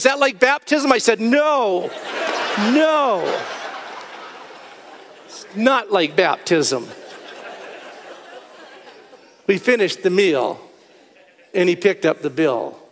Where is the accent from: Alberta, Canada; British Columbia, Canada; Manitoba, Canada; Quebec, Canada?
Alberta, Canada; I said, beef, I'm from Alberta.